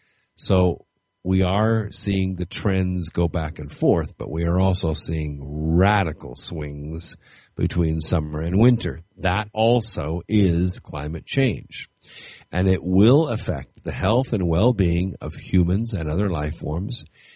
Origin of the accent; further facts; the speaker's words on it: Scotland, United Kingdom; I'm Scottish, and I'm used to Scottish summers, which are in the range of 55 to 60 degrees.